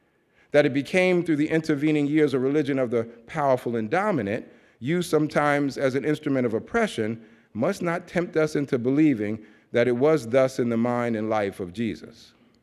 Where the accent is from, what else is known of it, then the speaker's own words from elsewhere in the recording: New York City, New York, United States; I was bused to a white neighborhood in Queens, New York. I'm from New York. And every New Yorker is going to tell you at some point that they're from New York.